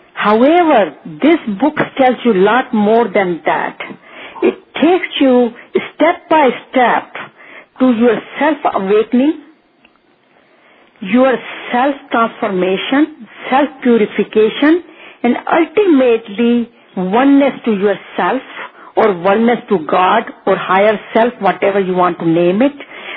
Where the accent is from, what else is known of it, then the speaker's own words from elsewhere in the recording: India; moved away as an adult; now in United States; I am originally from India and living in USA for last 42 years. I have been raised primarily in the Hindu tradition